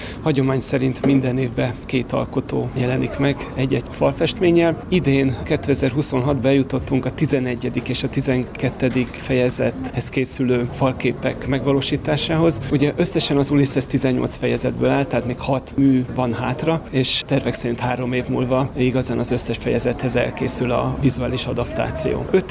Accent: Szombathely, Vas, Hungary; ezért is örülök, hogy ezt szombathelyiként én fogalmazhatom meg

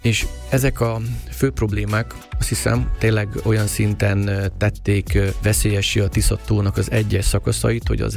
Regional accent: Hungary; also born or lived in Russia; Én nem Magyarországon születtem, hanem Oroszországban, és édesanyám magyar, édesapám pedig ukrán volt, és ott tanultak az egyetemen. Ott ismerkedtek meg, megszülettem, és aztán a első éves születésnapomra Magyarországra költöztünk.

